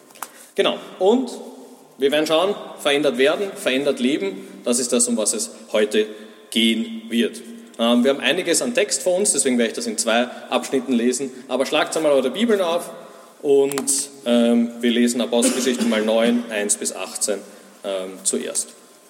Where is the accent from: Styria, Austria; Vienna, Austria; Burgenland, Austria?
Vienna, Austria; bin aus Wien